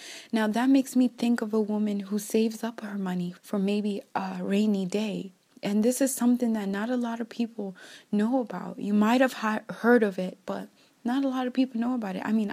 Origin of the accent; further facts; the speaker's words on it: Kenya; born there; you guys know that I was born in Kenya in Africa, and, you know, not necessarily where I grew up